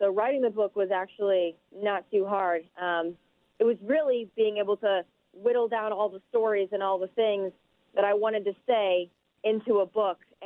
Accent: South Dakota, United States; Well, for me, growing up in South Dakota, you know, the conservative state with conservative people in that were just very blue-collar, hard-working family.

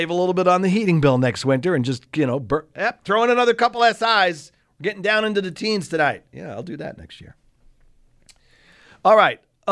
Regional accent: New York, United States; So, you know, I grew up in New York. So the Ranger games, of course, would be on TV.

